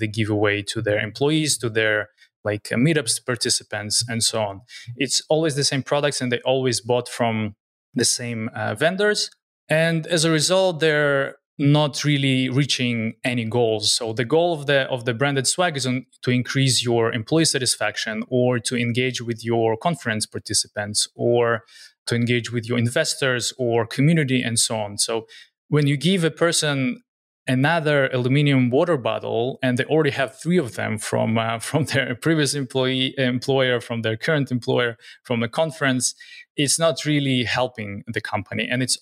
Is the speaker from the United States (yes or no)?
no; Belarus; born there; English is a second language; So I was born in Belarus, and I actually was USSR back then. And then a year later, it fell apart and became Belarus.